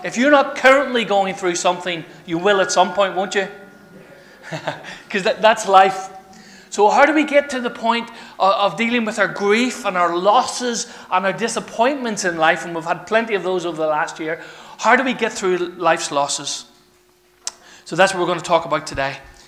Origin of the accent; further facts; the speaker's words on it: Ireland; simply because I'm Irish